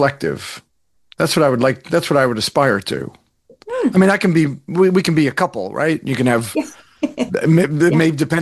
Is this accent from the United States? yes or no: yes; New York metropolitan area, United States; although I come from the New York, New Jersey metro area, so we probably speak at more like 500 words per, would you say, words per minute?